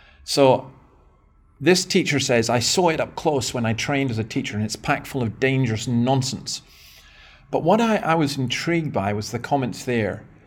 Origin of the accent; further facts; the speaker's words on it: Scotland, United Kingdom; But I do want to begin with my back in my home country with a remarkable story in terms of the Scottish Parliament.